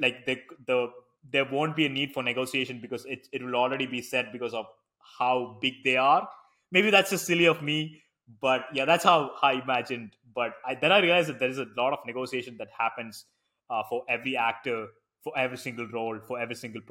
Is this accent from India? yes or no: yes; Kerala, India; first language Malayalam; English is a second language; So Malayalam is my native tongue.